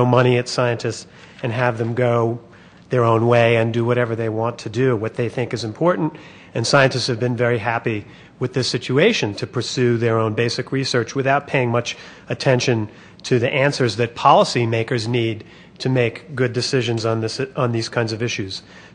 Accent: Niwot, Colorado, United States; I'm from Niwot, Colorado.

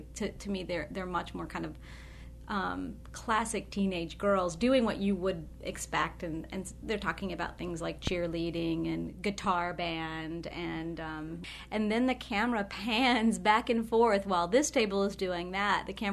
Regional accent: the South, United States; And for me, I think as a Southerner, it was a very conflicted story

